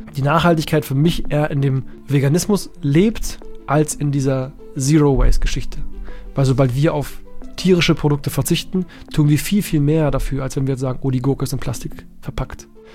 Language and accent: German; Berlin, Germany; als Berliner Junge